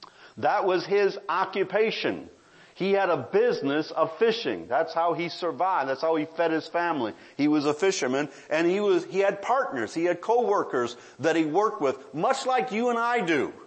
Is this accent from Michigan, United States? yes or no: yes; Detroit, Michigan, United States; I come from the Motor City. Anybody know where that's at? You know where that's at. You're going to say, well, that's Detroit.